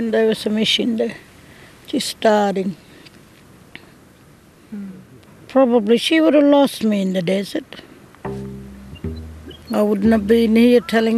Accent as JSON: {"language": "English", "town": "Wiluna", "region": "Western Australia", "country": "Australia", "tie": "born or raised there", "said": "And I'm from Wiluna. My birthplace is in the desert, where I was born and came into town with my mum."}